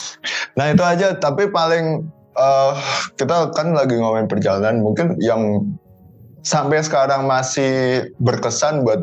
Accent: Central Java, Indonesia; yang sama-sama Jawa, dari Jawa Tengah, kan gue gede di Jawa Tengah kan.

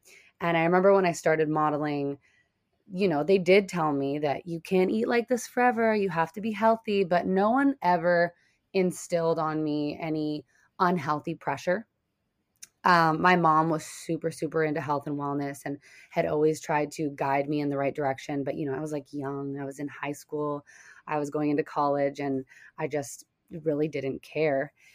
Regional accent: London, Ontario, Canada; moved away as an adult; now in United States; I'm originally from London, Ontario in Canada. I've been living in the US now for, I think, 9 years.

